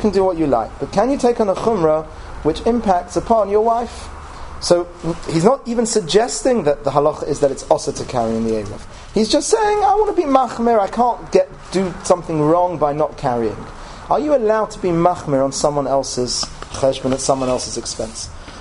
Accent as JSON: {"language": "English", "town": "Golders Green", "region": "London", "country": "United Kingdom", "said": "I'm from Golders Green"}